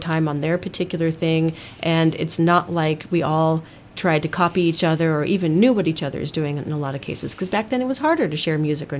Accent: Joshua Tree, California, United States; I think there's something about the desert, and especially growing up here in the 80s and 90s before the internet.

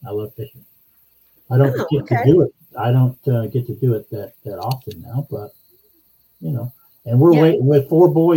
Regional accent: Atlanta, Georgia, United States; I grew up in Atlanta. I guess my cognitive years were spent in Atlanta, my college years in Atlanta.

